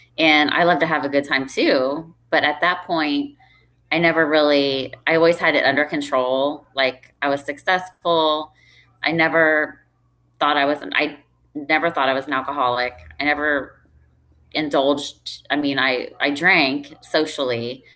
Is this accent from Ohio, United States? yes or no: yes; Columbus, Ohio, United States; now in Cincinnati, United States; So I grew up in Columbus, Ohio, lived there my whole life.